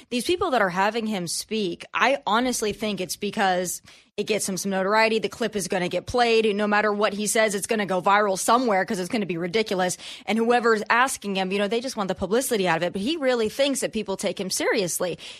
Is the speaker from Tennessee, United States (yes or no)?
yes; Tennessee, United States; And it was in Tennessee, which is my home state